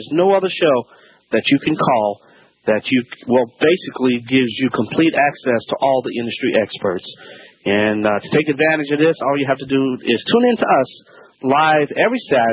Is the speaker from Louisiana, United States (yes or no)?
yes; Louisiana, United States; That's right, I'm the Cajun man from the Bayou Land.